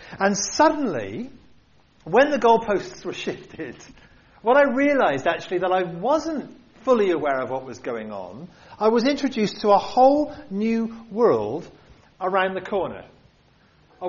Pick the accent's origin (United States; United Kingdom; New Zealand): United Kingdom; So I'm not like this because I'm British